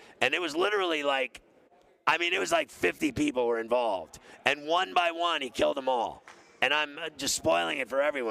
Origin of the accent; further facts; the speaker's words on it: Kansas City, Missouri, United States; born there; I was born in Kansas City. I was born in St. Luke's Hospital in Kansas City, Missouri.